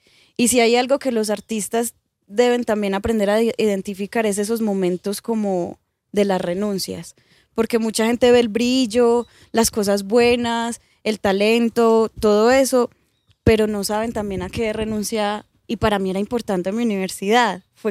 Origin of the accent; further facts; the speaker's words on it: Medellín, Antioquia, Colombia; Cuando yo decidí salirme de la universidad, yo soy de Manrique.